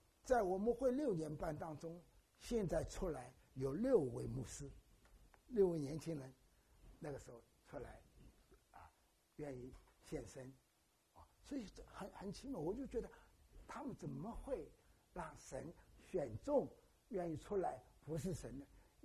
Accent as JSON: {"language": "Chinese", "country": "China", "said": "我们中国人说平安就是什么，就是福"}